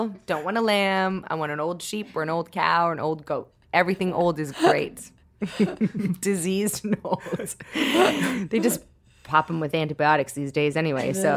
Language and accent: English; Toronto, Ontario, Canada; I grew up in Toronto, and we used to go to Chinatown. It's the most ethnically diverse city in the whole world.